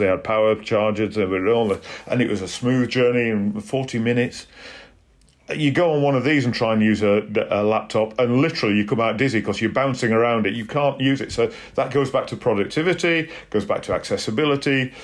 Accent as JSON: {"language": "English", "region": "Yorkshire and the Humber", "country": "United Kingdom", "tie": "born or raised there", "said": "I remember when I grew up in South Yorkshire, as a young person"}